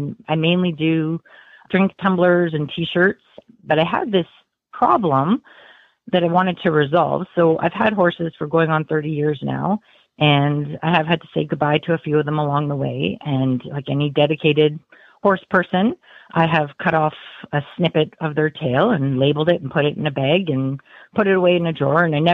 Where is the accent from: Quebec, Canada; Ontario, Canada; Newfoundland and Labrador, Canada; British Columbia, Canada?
British Columbia, Canada; Hope; I'm from Hope, BC. So it's just outside of Vancouver, Canada, just about 2 hours north of Seattle.